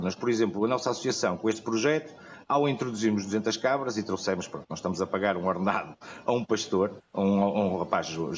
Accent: Porto, Portugal; now in Fafião, Portugal; Eu vim do Porto há 6 anos atrás.

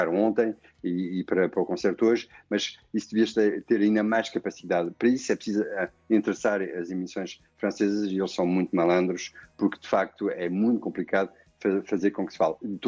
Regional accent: Proença-a-Nova, Castelo Branco, Portugal; Mas isso eu faço na minha terra, em Castelo Branco, Provença Nova.

